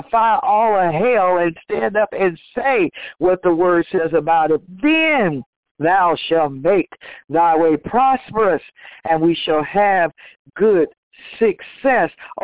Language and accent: English; Texas, United States; I'm from Texas, where right up the road is the watermelon capital of the world, where some of the best fruits and vegetables are, and they come from the valley